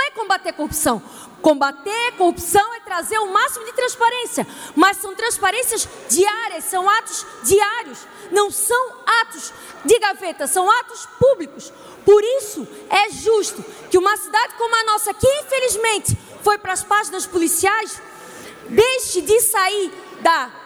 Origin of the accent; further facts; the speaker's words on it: Itajaí, Santa Catarina, Brazil; como cidadã itajaiense há 38 anos, é onde eu nasci, cresci, fiz a minha vida e lá mantenho meu escritório de advocacia